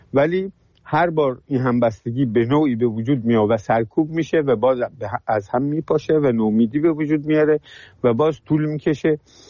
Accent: Iran; ما ایرانی هستیم

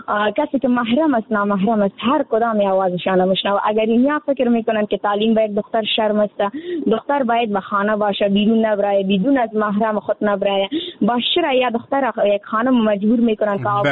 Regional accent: Afghanistan; در جامعه هم ما افغان هستیم

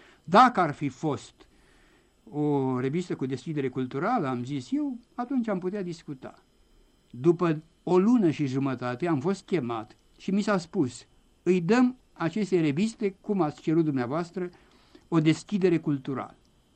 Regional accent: Brașov County, Romania; Satul meu este un sat de margine, de sub munți. Nu putea nimeni să ia o căruță, o sanie și să plece la Făgăraș cu ea.

